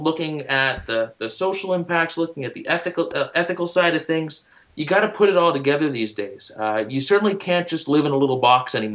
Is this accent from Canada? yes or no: yes; Halifax, Nova Scotia, Canada; also born or lived in Liverpool; I'm from Halifax. I was born down in Liverpool, and it's something where I lived most of my life in the Halifax-Dartmouth area.